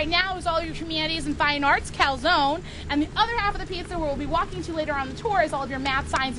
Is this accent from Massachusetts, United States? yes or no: yes; Westfield, Massachusetts, United States; I'm from Westfield, Mass.